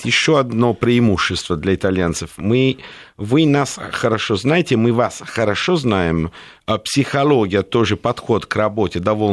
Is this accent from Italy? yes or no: yes; Naples, Campania, Italy; Russian is a second language; Я сам из Неаполя, поэтому...